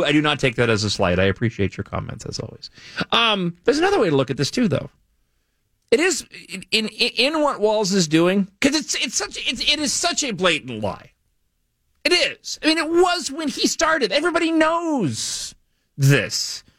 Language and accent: English; Minnesota, United States; the One Minnesota slogan is a slight, because he doesn't consider people like me as being a Minnesotan.